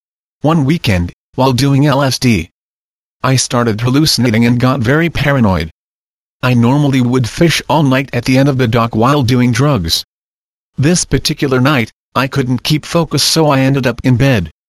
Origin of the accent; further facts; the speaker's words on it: Colorado Springs, Colorado, United States; also born or lived in Farmington, United States / Union Lake, United States; I am from Colorado Springs, Colorado. I am formerly from Farmington and Union Lake in the state of Michigan.